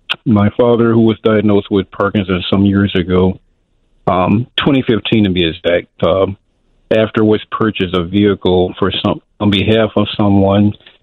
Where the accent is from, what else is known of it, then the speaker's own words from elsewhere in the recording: Chicago, Illinois, United States; I'm from Chicago, but I happen to be in the state of Georgia now.